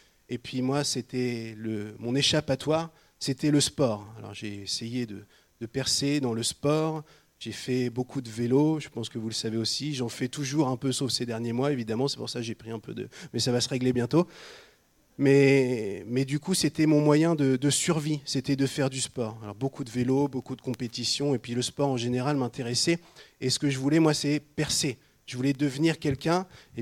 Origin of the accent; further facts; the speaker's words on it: Normandy, France; Donc, j'ai 44 ans et moi, j'ai grandi en Normandie, dans la région de Rouen.